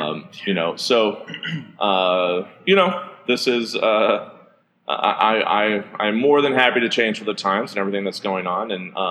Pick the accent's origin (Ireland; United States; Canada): Ireland; Being Irish, I call them travelers.